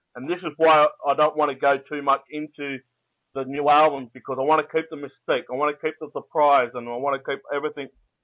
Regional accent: Australia; Being an Aussie myself, we'll put a steak on the barbie for you.

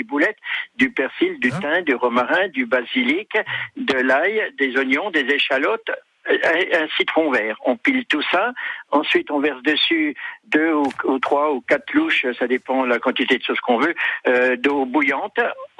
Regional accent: Bourgogne-Franche-Comté, France; also born or lived in Guadeloupe; je suis originaire de Franche-Comté, mais j'ai vécu 14 ans en Guadeloupe

